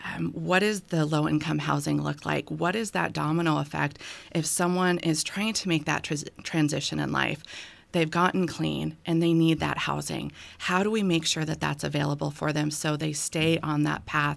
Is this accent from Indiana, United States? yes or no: no; Spokane, Washington, United States; Born and raised in Spokane, grew up in North Spokane, went to Meade High School